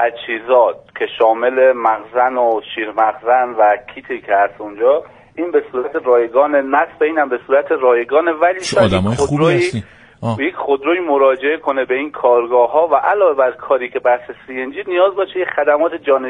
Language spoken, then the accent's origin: Persian; Iran; ایرانی هستیم در خدمت شما